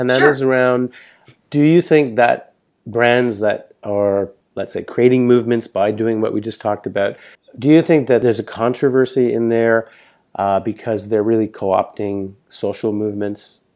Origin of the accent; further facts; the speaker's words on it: Canada; You know, I grew up in Canada.